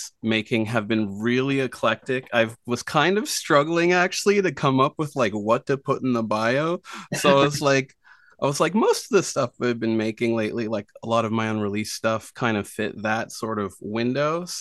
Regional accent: Nova Scotia, Canada; also born or lived in Prince Edward Island; I'm an artist from PEI, I grew up in Nova Scotia and then, moved here. I've been here for quite a while now.

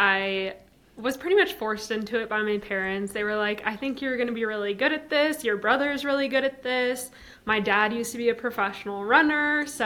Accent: Minnesota, United States; I did look elsewhere other than my home state, kind of all over the US. And ultimately, I was like, I think representing where I'm from and staying close to home and just continuing to form my connections within Minnesota will be really fun.

